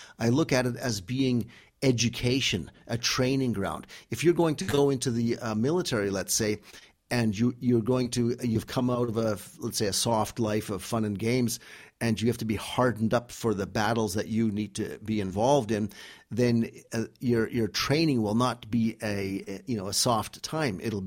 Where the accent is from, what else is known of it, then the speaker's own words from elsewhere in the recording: Canada; when we were slowly being indoctrinated growing up in Canada